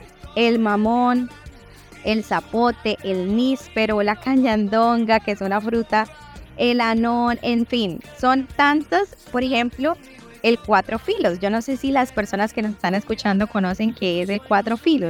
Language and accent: Spanish; Santander, Colombia; now in Sincelejo, Colombia; yo vivo en la costa, pero no soy costeña. Soy de Santander y estoy aquí como foránea. Soy una extranjera en estas tierras. Ya voy a cumplir 4 años viviendo en Sincelejo, Sucre.